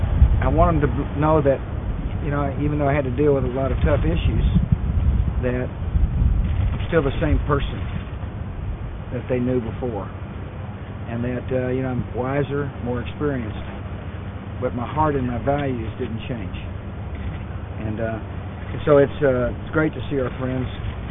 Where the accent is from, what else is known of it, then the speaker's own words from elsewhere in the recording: Midland, Texas, United States; I was raised in Midland. This is one of the three homes I lived in.